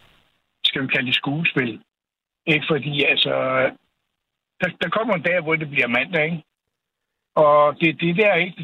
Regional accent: Aarhus, Central Denmark Region, Denmark; vi voksede op i Fagikår i Baggård inde i Aarhus

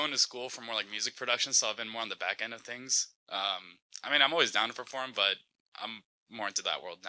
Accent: Houston, Texas, United States; now in Austin, United States; Well, I was brought up in Houston, but now I'm in Austin.

